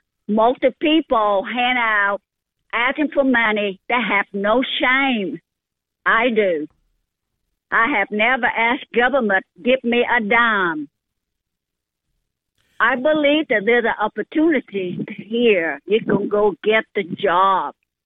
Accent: Vietnam; English is a second language; now in United States; I am come from Vietnam in 1974.

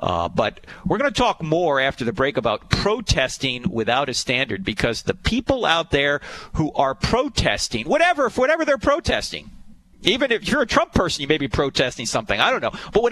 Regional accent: New Jersey, United States; And I'm originally from New Jersey, so WMCA I used to listen to.

